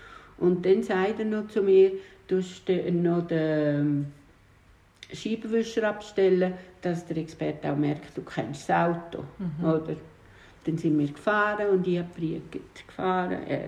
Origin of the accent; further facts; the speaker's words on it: Switzerland; Ich habe gesagt, du hast eine Mami, du hast keinen Papi, aber du bist in der Schweiz gross gekommen.